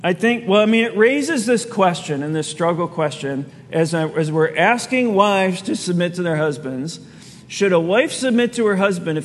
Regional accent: Ohio, United States; we grew up in Ohio. We just went there to see our family.

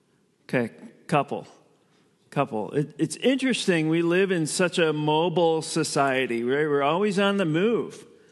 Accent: Elyria, Ohio, United States; I grew up in Elyria, Ohio. We're actually going there in a couple of days to visit our family.

